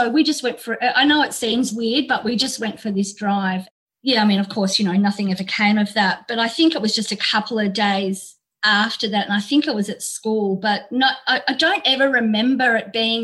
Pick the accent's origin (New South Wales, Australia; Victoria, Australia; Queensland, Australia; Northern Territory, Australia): Victoria, Australia; Melbourne; also born or lived in Healesville; which was in Healesville when I was in Year 9. I moved up there from Melbourne and we sort of became friends.